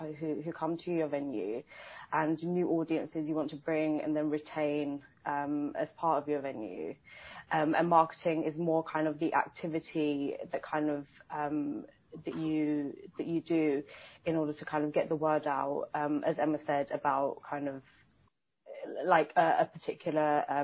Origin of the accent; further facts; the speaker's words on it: Shoreditch, London, United Kingdom; I'm also originally from Shoreditch, so it's nice to come back and work in a venue in Shoreditch as well.